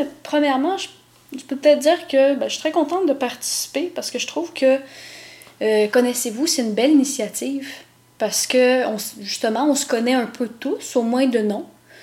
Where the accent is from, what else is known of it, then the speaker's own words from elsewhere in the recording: Quebec, Canada; born there; Je suis pas née à Montréal, je suis née au Québec, là, mais je suis née en Estrie.